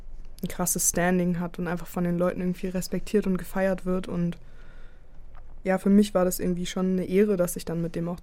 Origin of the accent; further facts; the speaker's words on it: Berlin, Germany; Polizeisirenen, die man vor allem in Berlin-Neukölln, wo ich aufgewachsen bin, sehr oft hört.